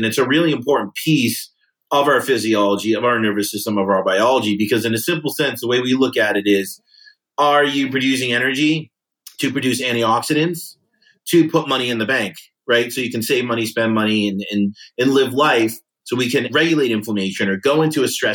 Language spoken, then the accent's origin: English; East Coast, United States; We kind of say it because I'm from the East Coast, she's from the West Coast